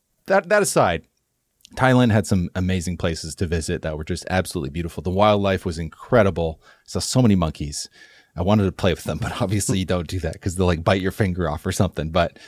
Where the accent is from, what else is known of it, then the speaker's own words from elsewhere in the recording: Ontario, Canada; I'm from Ontario.